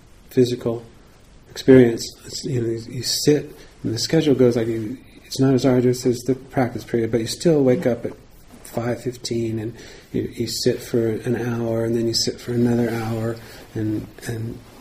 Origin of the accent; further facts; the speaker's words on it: Monterey, California, United States; I grew up in Monterey and used to go to Carmel in the summers, Carmel Valley in the summers.